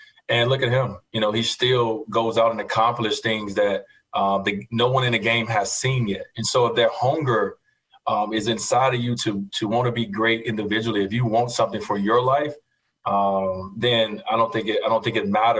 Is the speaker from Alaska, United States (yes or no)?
no; Chicago, Illinois, United States; to be able to grow up in Chicago and be able to tune in to WGN News and to be able to watch my favorite player night in and night out